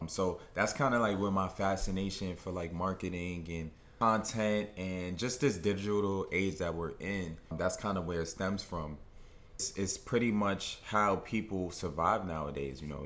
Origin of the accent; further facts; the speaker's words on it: Brooklyn, New York, United States; I'm born and raised in Brooklyn.